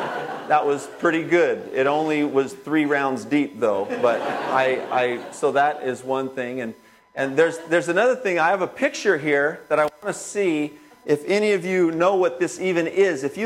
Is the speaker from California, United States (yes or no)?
yes; California, United States; And I'm an avid local sports fan, and I'm from the Southern California area.